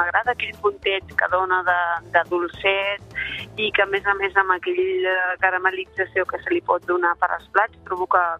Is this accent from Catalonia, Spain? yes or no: yes; Vilanova i la Geltrú, Catalonia, Spain; Jo soc de Vilanova i la Geltrú i tenim un dels ports pesquers més importants en gambes.